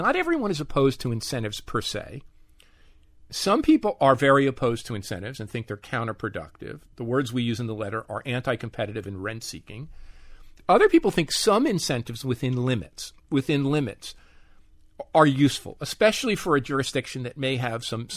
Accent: Newark, New Jersey, United States; my hometown of Newark, New Jersey

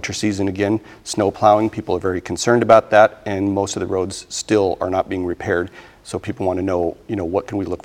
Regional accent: Vietnam; now in Spokane, United States; I came here from Vietnam in 1969. I've lived in Spokane for the last 42 years.

